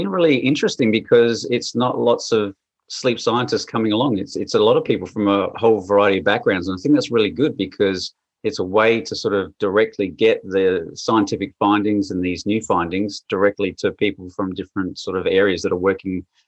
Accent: Adelaide, South Australia, Australia; I am from Adelaide, Australia, and definitely being able to help people in my home state.

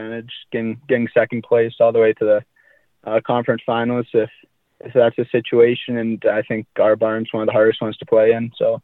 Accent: Brandon, Manitoba, Canada; I'm from Brandon, Manitoba. played all my minor hockey there. So a big hockey town and a great place to grow up.

